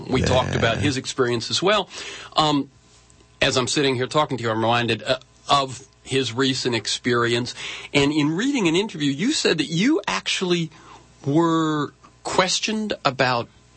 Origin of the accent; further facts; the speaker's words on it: the South, United States; We were poor. I was Catholic. I was from the South.